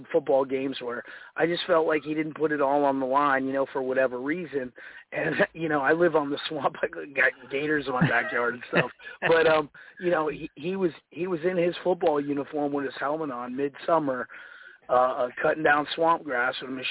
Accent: New Jersey, United States; now in Louisiana, United States; I'm not from Louisiana originally. I'm from Jersey and I wrestled in New Jersey.

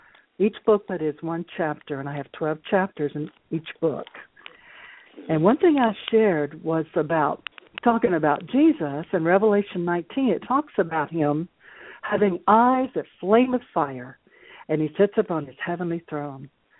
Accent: Conway, Arkansas, United States; As I shared before, I am from Conway, Arkansas.

